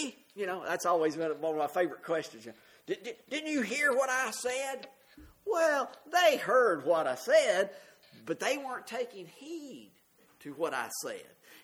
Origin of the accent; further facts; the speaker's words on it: Mississippi, United States; at least down there where I grew up in Mississippi